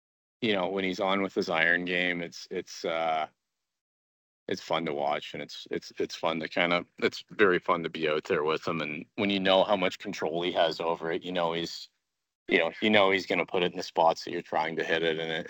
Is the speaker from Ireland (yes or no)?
no; Canada; we share common backgrounds being Canadian